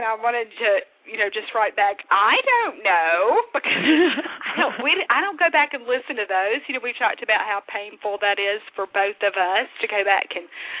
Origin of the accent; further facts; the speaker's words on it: Mississippi, United States; I hope I get some North Mississippi people there for my home state.